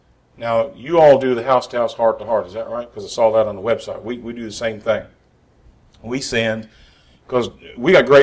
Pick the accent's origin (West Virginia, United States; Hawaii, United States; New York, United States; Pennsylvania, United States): West Virginia, United States; I grew up in West Virginia, so it's fishing. It's not fishing or hunting. It's hunting and fishing.